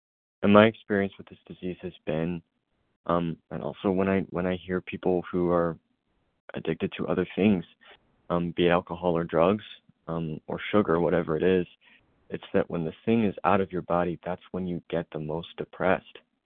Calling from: Kentucky, United States; I'm from Kentucky.

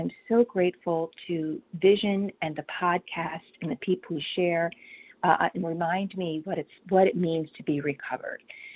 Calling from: Vineland, New Jersey, United States; I'm calling from Vineland, New Jersey.

